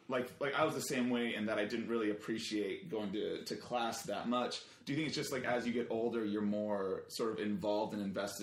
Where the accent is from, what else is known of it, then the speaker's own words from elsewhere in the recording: Sherman Oaks, California, United States; I grew up in the Valley, so I was kind of right between the two of them.